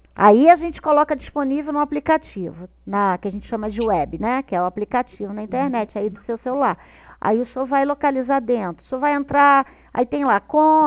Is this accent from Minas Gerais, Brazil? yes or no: no; Rio de Janeiro, Brazil; Eu sou do Rio. Eu sou do Rio.